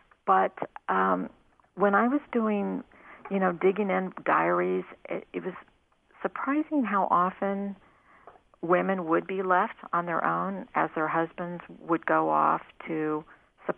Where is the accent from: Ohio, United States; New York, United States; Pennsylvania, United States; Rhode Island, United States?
Ohio, United States; Kettering; Dayton, my hometown where I grew up and went to high school. I grew up in Kettering.